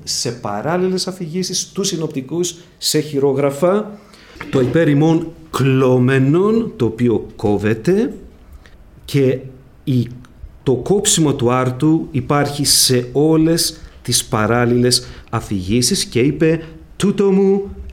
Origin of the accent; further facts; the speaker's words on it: Piraeus, Attica, Greece; επειδή είμαι από τον Πειραιά, σας το είχα πει παλιά, θα το πω πειραιώτικα